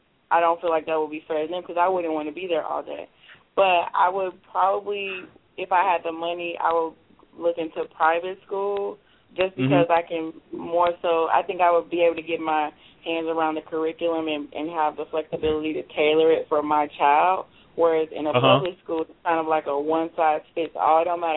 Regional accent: St. Louis, Missouri, United States; now in Charlotte, United States; I'm originally from St. Louis, but I live in Charlotte.

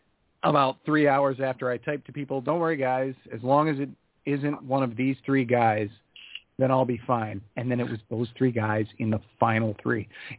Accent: Minnesota, United States; I'm from Minnesota, and it feels like I shouldn't.

